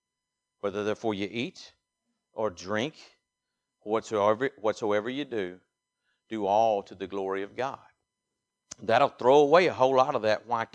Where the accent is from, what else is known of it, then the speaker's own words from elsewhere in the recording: Mississippi, United States; Man spoke English better than I do. I'm from Mississippi.